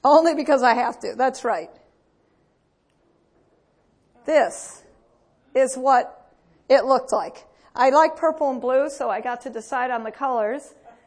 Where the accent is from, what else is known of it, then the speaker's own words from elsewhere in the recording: United States; I'm an American traveling in Canada.